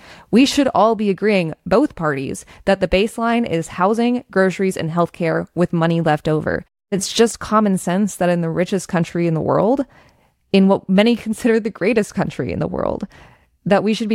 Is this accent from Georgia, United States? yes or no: no; Chicago, Illinois, United States; I'm from Chicago, and I'm running for Congress in the 9th District of Illinois.